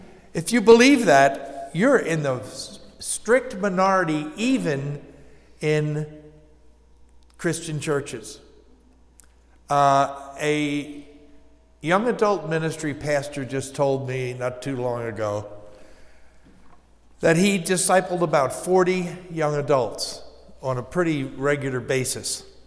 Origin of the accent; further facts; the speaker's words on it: Muhlenberg Township, Pennsylvania, United States; I was born and raised in Muhlenberg Township, so not far from here.